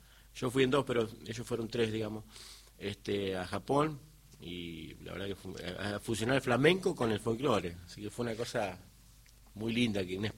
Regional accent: Coronda, Santa Fe, Argentina; born there; Nací ahí en Coronda, sí. Bien corondino.

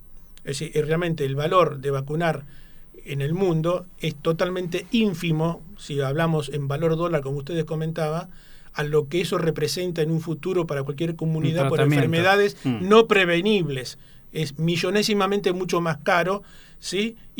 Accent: Buenos Aires, Argentina; moved away as an adult; now in Neuquén, Argentina; Yo soy de Buenos Aires, me recibí en la UBA, pero yo estoy en Neuquén desde el año 76. Llevo más años vivido en Neuquén que en Buenos Aires.

